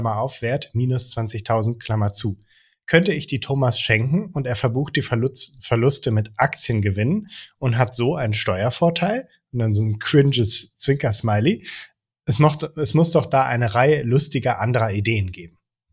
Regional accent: Netherlands; damals lebten wir noch in Holland und hatten wir den Leuten da irgendwo auf dem Land erzählt, ja, wir kommen aus Holland

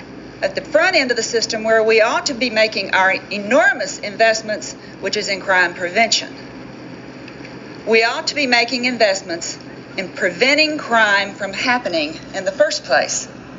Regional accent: Austin, Texas, United States; I'm from Austin, Texas.

